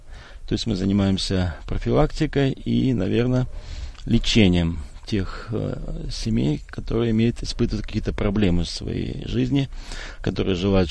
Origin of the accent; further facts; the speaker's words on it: Russia; мою супругу Елена, мы приехали из России, здесь находимся в гостях, и мы живем в самом сердце, в самом центре России, в Сибири, в городе Омске.